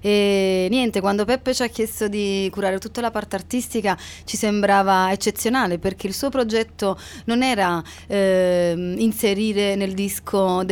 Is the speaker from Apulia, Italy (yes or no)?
no; Naples, Campania, Italy; accent: Neapolitan; Il mio accento, sì, è partenopeo, sì.